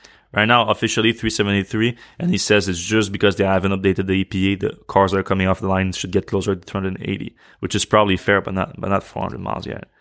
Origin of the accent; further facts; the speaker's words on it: Canada; Also, I'm Canadian.